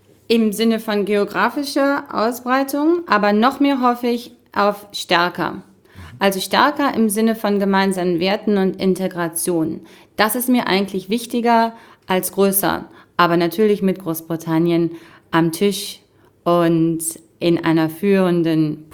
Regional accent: Cologne, North Rhine-Westphalia, Germany; Also will ich als Kölnerin jetzt gar nicht sagen.

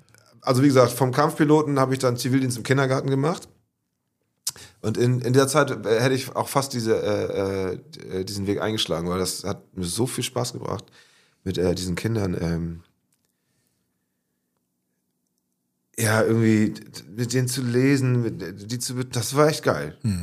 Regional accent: Pinneberg, Schleswig-Holstein, Germany; Ich bin tatsächlich gebürtiger Pinneberger.

